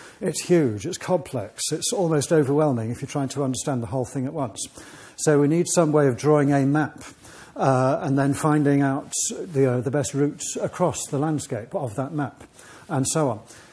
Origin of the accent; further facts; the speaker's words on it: England, United Kingdom; probably notice quite quickly I'm not a Scotsman. Sorry about that. I am from the north of England, so maybe that's like halfway there or here.